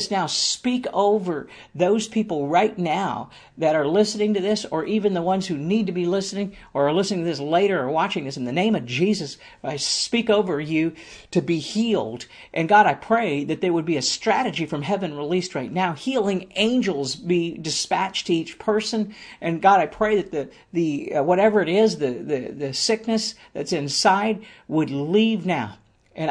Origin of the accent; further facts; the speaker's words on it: Akron, Ohio, United States; Excited because we actually planted our first church in Kent, Ohio, and I grew up in Akron.